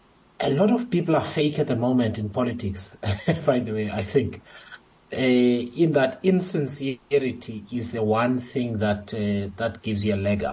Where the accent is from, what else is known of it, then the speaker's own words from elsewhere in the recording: Eastern Cape, South Africa; I am from the Eastern Cape.